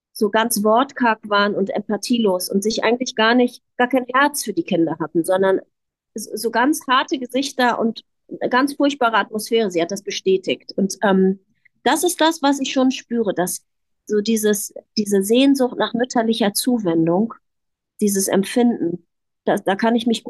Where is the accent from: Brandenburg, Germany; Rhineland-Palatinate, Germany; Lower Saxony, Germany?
Lower Saxony, Germany; Hanover; born there; bin ich auch in meine Geburtsstadt Hannover gefahren